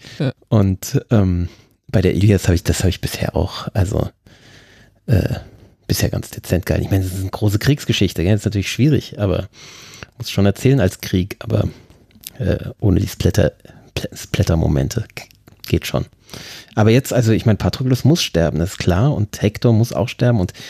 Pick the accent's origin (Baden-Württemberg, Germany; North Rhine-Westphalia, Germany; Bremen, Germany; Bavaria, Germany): Bavaria, Germany; ich bin ja auch in der Straße aufgewachsen, die nach einer Hexe benannt ist. In der Gundastraße. Und das ist eben eine Hexe, war halt in Großostheim die eine Hexe